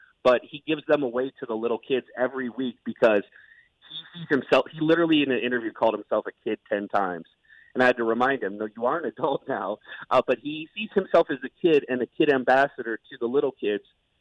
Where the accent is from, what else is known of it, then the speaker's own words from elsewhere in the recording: Marengo, Iowa, United States; I had no idea, even though I grew up in Marengo